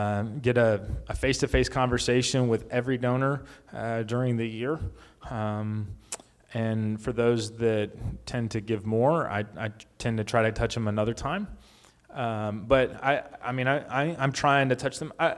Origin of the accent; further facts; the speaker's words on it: China; So I grew up in China, right?